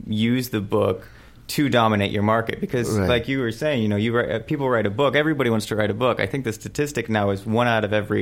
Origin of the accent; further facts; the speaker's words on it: Costa Rica; also born or lived in Studio City / Florida / Hawaii / Washington; I was born here in Studio City, but I had lived all over the States. I lived in Florida for a few years. I lived in Hawaii. I lived in Washington. But I grew up in Costa Rica.